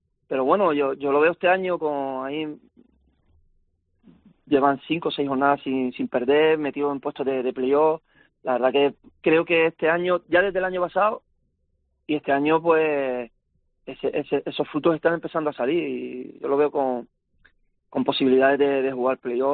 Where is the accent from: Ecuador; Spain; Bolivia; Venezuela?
Spain; Canary Islands; Porque somos canarios y todos los canarios pensamos que no nos ayudamos entre nosotros.